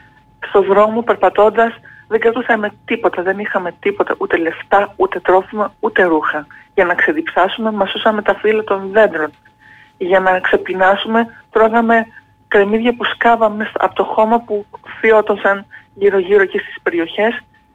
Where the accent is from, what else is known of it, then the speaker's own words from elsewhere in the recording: Kavala, Eastern Macedonia and Thrace, Greece; Η μητέρα μου είναι ποδιακής καταγωγής. Εγώ γεννήθηκα και μεγάλωσα στην Καβάλα.